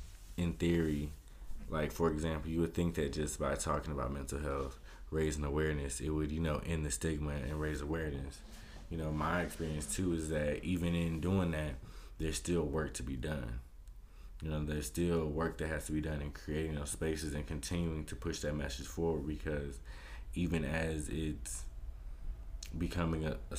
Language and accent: English; Chicago, Illinois, United States; born there; so I was born in the Chicago area, moved around quite a bit as a kid, too.